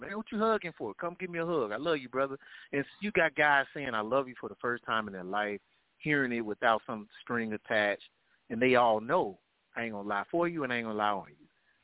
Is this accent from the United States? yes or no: yes; Tuscaloosa, Alabama, United States; growing up in Tuscaloosa, man, I was taught to stay away from the gangs.